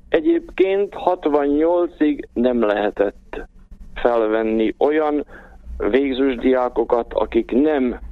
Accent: Košice Region, Slovakia; 1950-ben születtem, tehát már jó régen, egy bodrogközi kicsi faluban, egy zsebkendőnyi faluban. Aztán Királyhelmecen végeztem az alapiskolát

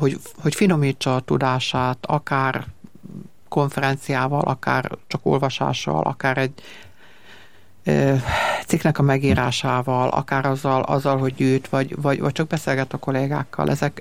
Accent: Great Hungarian Plain, Hungary; Én alföldi vagyok, azt hiszem, hogy nálunk zárkózottabb emberek kevésé vannak.

